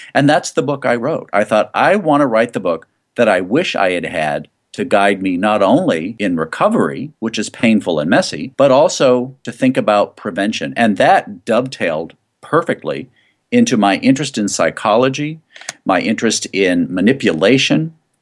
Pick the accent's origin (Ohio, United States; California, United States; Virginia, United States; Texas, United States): Texas, United States; Corpus Christi; when he moved to Corpus Christi, Texas, which is my hometown, he worked for the independent school district.